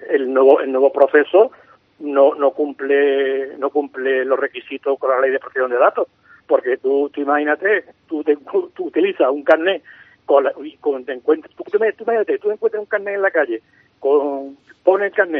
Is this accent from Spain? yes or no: yes; Cádiz, Andalusia, Spain; como gaditano